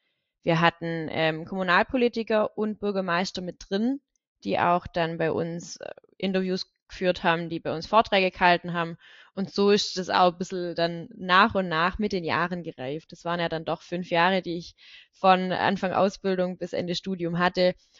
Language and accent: German; Reichenbach im Täle, Baden-Württemberg, Germany; bin in Reichenbachl-Teile groß geworden und ist ein Teilort von der Gemeinde Deggingen. Es sind 1700 Einwohner.